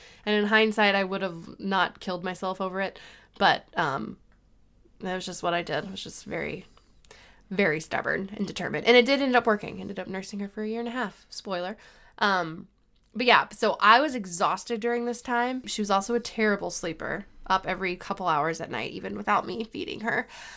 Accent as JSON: {"language": "English", "town": "Dallas", "region": "Texas", "country": "United States", "said": "And like, I'm originally from Dallas and I had told Beecher, when we were dating that I would never move to this place."}